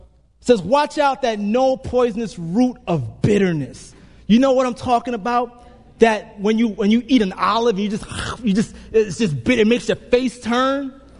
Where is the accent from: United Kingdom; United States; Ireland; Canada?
United States; Brooklyn, New York; Now, living in the South, you guys know I'm from Brooklyn. We don't deal with green grass, flower beds, mulch. No, concrete.